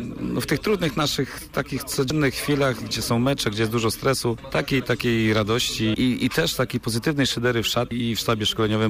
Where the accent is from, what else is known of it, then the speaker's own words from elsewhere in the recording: Holendry Bytońskie, Kuyavian-Pomeranian Voivodeship, Poland; Ja pochodzę z małej miejscowości, z Holendrów Bytońskich, spod Radziejowa